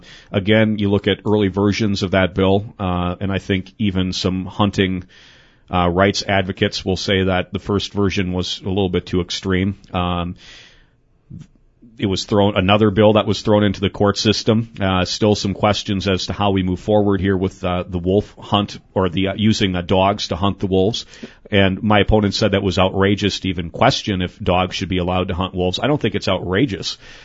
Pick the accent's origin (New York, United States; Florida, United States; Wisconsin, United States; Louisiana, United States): Wisconsin, United States; Granton; We're in an area, my hometown of Granton, Neillsville, Loyal, and Greenwood, in 10 years lost the equivalent of the entire Loyal student body in student enrollment.